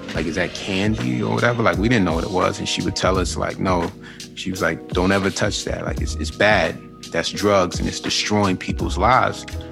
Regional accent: Queens, New York, United States; like, I grew up in Queens, New York. The period that I grew up in was coined the crack era.

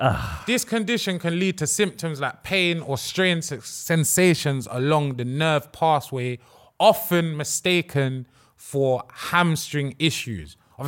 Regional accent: Ghana; I'm Ghanaian. I'm rubbing out my own people.

